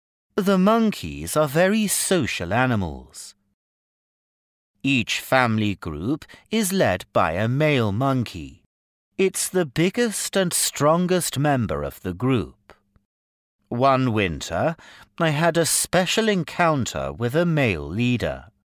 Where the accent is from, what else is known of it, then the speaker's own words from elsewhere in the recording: Jiangxi, China; As I'm from Jiangxi Province, this place holds a special place in my heart.